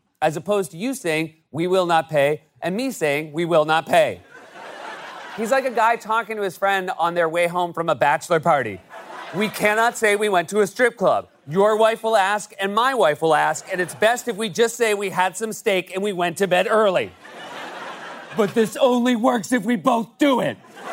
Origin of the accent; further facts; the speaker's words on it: New Hampshire, United States; Now, I'm from New Hampshire, and as we discussed last week, New Hampshire has been hit hard by the opioid crisis